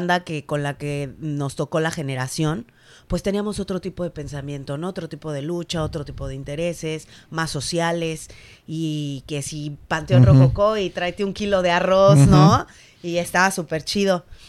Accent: Naucalpan, State of Mexico, Mexico; Soy mexiquense, soy de Naucalpan

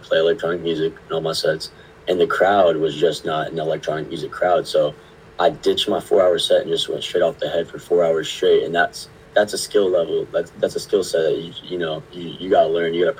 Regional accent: Louisville, Kentucky, United States; my favorite set I played this summer was The Hub, actually, in Louisville. My hometown is my last hometown show before I came to college at University of Kentucky.

